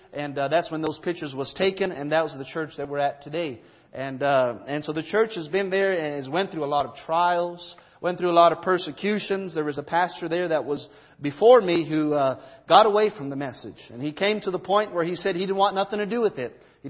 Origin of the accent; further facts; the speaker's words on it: San Carlos Apache Reservation, Arizona, United States; As Brother Donnie said, I'm from the San Carlos Apache Reservation out in Arizona.